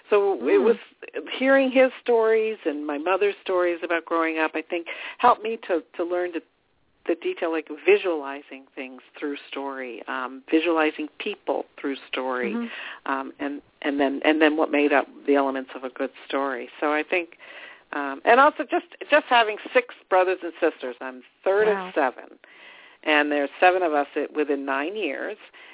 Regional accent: New England, United States; born there; and I was born in New England.

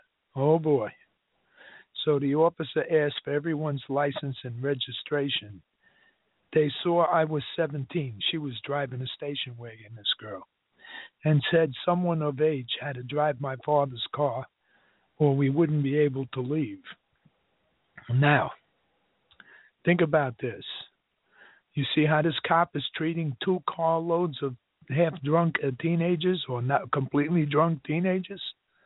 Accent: New York City, New York, United States; We came from Washington Heights.

